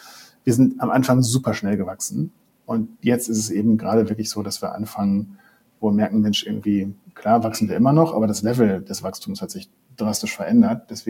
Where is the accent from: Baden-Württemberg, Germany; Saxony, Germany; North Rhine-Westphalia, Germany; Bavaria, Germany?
North Rhine-Westphalia, Germany; ich komme aus OWL